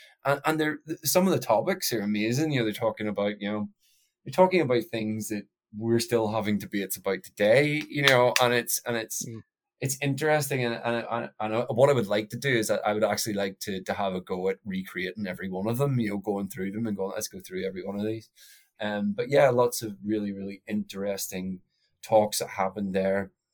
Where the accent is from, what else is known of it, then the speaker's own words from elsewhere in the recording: Northern Ireland, United Kingdom; because I'm from Northern Ireland